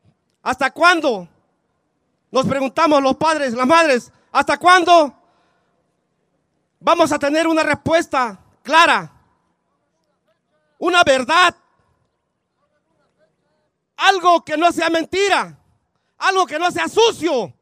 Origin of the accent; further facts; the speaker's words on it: Mexico; No permitamos como mexicanos que siga pasando todo esto.